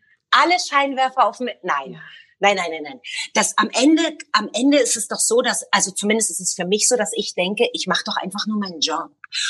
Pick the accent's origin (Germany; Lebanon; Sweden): Germany; Berlin; now in Israel; Ich antworte dann Berlin, weil ich mir am Anfang nicht so sicher war, wie kommt das eigentlich an, wenn ich sage, ich bin aus Deutschland.